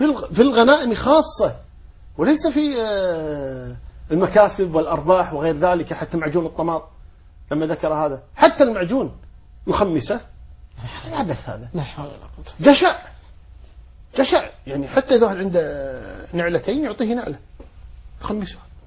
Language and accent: Arabic; Kuwait; عندنا في الكويت